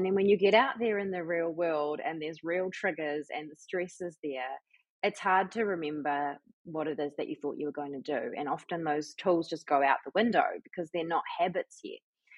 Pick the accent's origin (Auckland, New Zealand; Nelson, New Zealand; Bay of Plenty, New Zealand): Nelson, New Zealand; I'm from Nelson. I've lived in Nelson my whole life, and just a mum to a 3.5-year-old wee girl